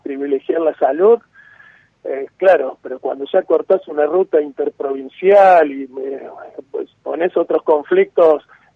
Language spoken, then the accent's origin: Spanish; Banfield, Buenos Aires Province, Argentina; soy nacido en Capital Federal, criado en Banfield, es decir, que conozco bien, soy un federal que conoce las mañas de los porteños, ¿no?